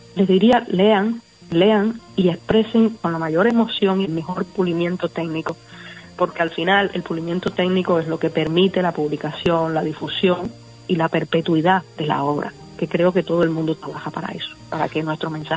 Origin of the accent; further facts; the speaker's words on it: Cuba; social vigente en la Cuba actual, un poco herida por las circunstancias de gran diferendo político que hay en mi país